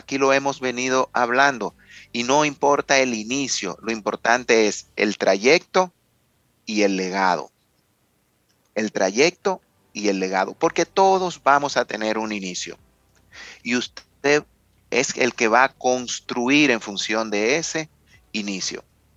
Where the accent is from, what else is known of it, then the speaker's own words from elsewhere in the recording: Dominican Republic; por la admiración y el respeto que como dominicano me toca